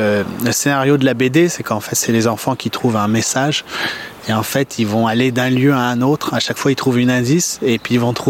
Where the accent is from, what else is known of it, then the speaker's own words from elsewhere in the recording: Paris, Île-de-France, France; Bah moi, je suis un Parisien.